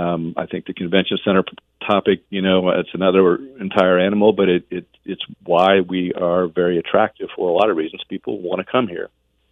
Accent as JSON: {"language": "English", "town": "Jasper", "country": "United States", "tie": "born or raised there", "said": "And I grew up in Jasper, so very sports-oriented community there as well."}